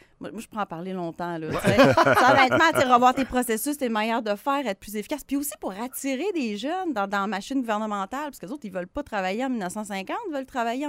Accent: Dolbeau, Quebec, Canada; born there; Moi, je suis né à Dolbeau, puis j'ai pas été élevé là.

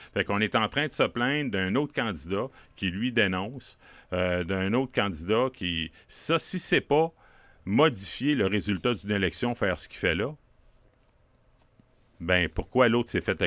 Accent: Canada; Je suis Canadien, je suis pas Américain, même si je suis souvent aux États-Unis puis que je travaille beaucoup aux États-Unis.

